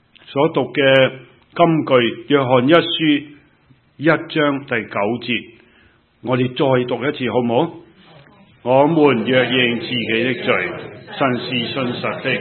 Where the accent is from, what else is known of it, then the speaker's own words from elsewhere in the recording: China; 就如我们中国人所说的